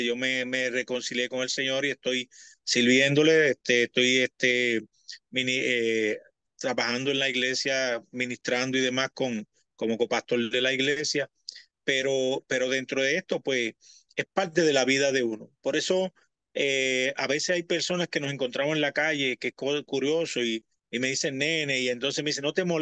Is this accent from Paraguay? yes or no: no; Vega Alta, Puerto Rico; va a ser en mi pueblo natal, en Vega Alta. Yo soy de Vega Alta. No vivo ahora allí, pero mi pueblo es Vega Alta. Yo pertenezco a Vega Alta y es un gran honor. Allí está mi familia, mis amistades.